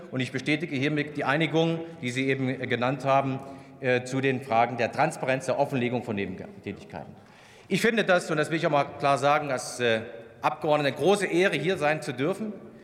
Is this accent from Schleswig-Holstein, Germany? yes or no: no; Thuringia, Germany; Ich komme aus Thüringen.